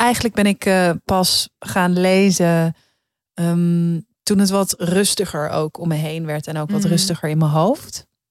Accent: Heemskerk, North Holland, Netherlands; Ik weet wel, bij ons in Heemskerk... bij de bibliotheek, want we werden dan wel af en toe meegenomen naar de bibliotheek en zo.

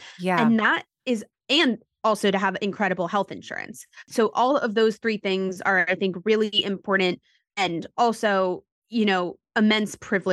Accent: New York City, New York, United States; is that I grew up in New York City. So I grew up with some of the best healthcare doctors in and around the city.

